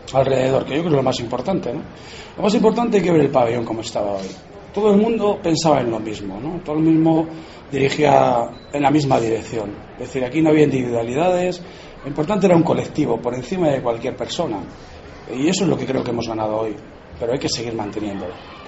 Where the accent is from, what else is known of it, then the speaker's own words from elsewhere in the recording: Valladolid, Castile and León, Spain; Yo soy vallisoletano y me siento vallisoletano